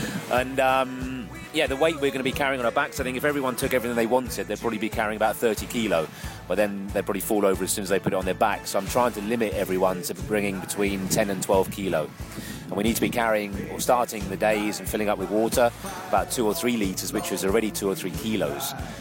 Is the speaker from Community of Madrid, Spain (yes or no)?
no; Ibiza, Balearic Islands, Spain; So growing up on Ibiza, I had hippie parents, even though my parents say they're not hippies.